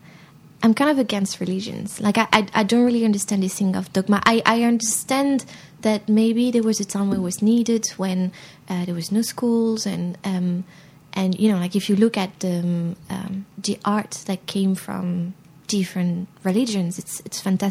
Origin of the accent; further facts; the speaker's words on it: France; first language French; English is a second language; I was coming from France and yeah